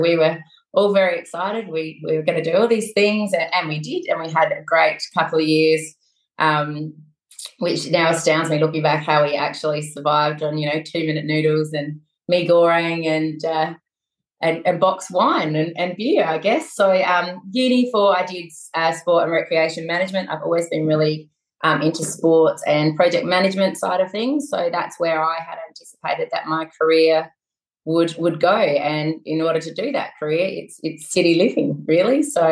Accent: Whyalla, South Australia, Australia; Originally from Whyalla in South Australia, which I grew up in Whyalla with my mum, dad and my sister. Had an amazing childhood. Whyalla it's we thought we lived in a country town, but hindsight, I wouldn't classify Whyalla now as a country town. It's a small city.

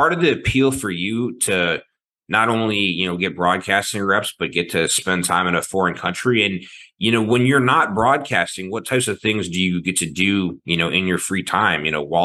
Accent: Maryland, United States; I grew up in Maryland, and one of my friends played for the Ironbirds.

